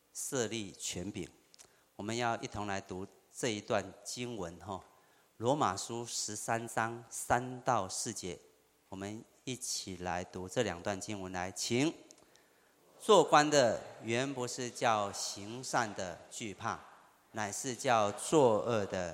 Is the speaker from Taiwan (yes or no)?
yes; Kinmen, Fujian, Taiwan; 对于我这个从小啊在金门长大的人来讲啊